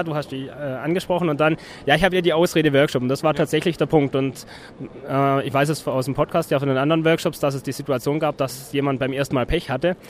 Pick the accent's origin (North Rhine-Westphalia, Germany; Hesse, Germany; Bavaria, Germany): Bavaria, Germany; Munich; komme aus München.